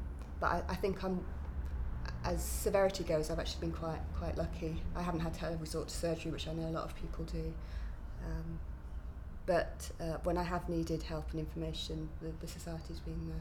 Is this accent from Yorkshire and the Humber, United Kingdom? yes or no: no; South East England, United Kingdom; I grew up on the Isle of Wight.